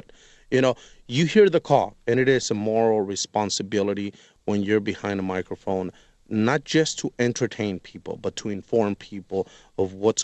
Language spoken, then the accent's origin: English; Fresno, California, United States; although I grew up in a very active pro-immigrant valley, I come from Fresno, California, the Central Valley.